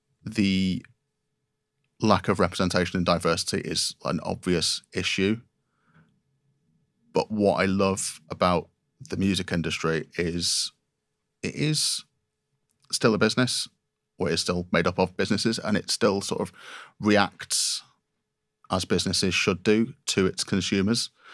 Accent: Manchester, North West England, United Kingdom; I was sort of, as a Mancunian, I was always disappointed that I never got the opportunity to really experience

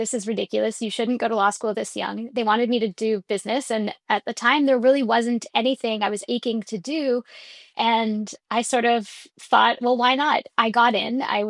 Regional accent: Montreal, Quebec, Canada; I applied when I was 18, and I'm from Montreal.

